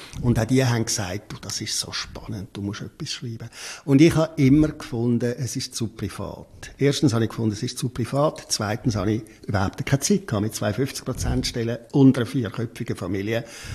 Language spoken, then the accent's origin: German; Affoltern am Albis, Zurich, Switzerland; Ich bin 12 Jahre lang als Kind im Kinderspital aufgewachsen. Aussenstation im Kinderspital Zürich, nach Foltern am Albis.